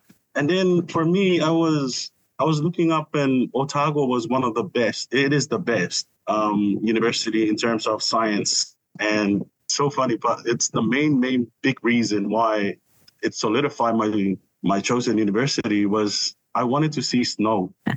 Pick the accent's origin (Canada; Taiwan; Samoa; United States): Samoa; English is a second language; Yeah, I grew up in Samoa. So I was born and raised here in the islands of Samoa.